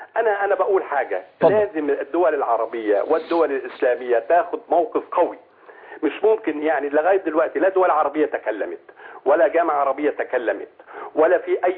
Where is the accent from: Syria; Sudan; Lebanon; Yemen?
Syria; Hama, Hama Governorate; كنت أنا يعني من أهل حماة